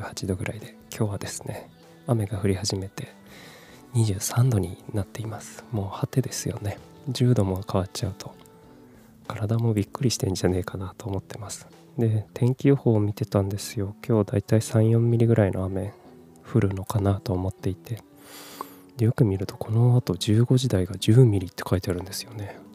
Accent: Kumamoto, Japan; also born or lived in Fukuoka / Tokyo; 18歳から福岡、30歳から東京で暮らし、退職を機に地元の熊本に帰ってきた36歳フリーランスの僕が

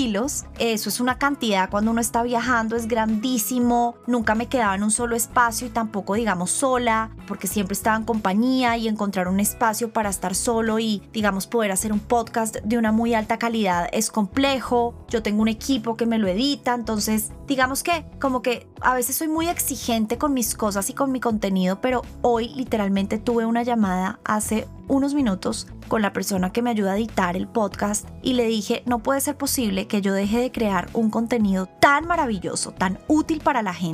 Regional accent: Colombia; Siendo completamente colombiana, me fascina todo en Colombia, adoro mi vida acá.

